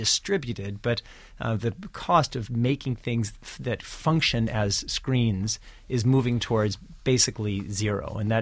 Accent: Kansas City, Missouri, United States; I am from Kansas City. As a matter of fact, I was there yesterday.

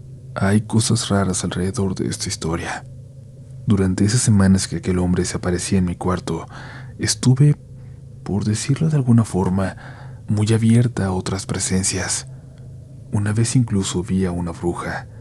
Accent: Xalapa, Veracruz, Mexico; Yo soy de Xalapa, Veracruz. Mi familia es de la Ciudad de México.

